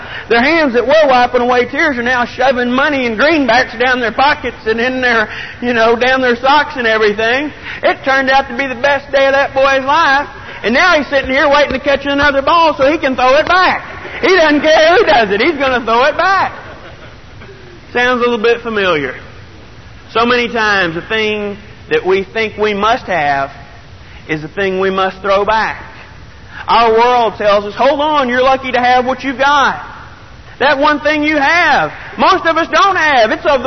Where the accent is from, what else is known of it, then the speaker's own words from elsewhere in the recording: Texas, United States; I'm from Texas, all right, and all I'd seen play was the Rangers